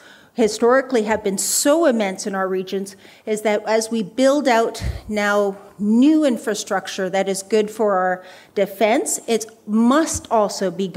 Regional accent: Iqaluit, Nunavut, Canada; So I come from Iqaluit, which is the capital of Nunavut. It's situated on Baffin Island next to Greenland.

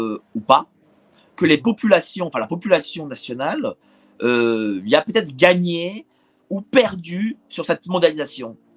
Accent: Île-de-France, France; moi, il se trouve que je viens de l'Ouest parisien. Enfin, quand j'habitais chez mes parents, j'étais au lycée La Fontaine, à la Porte d'Auteuil.

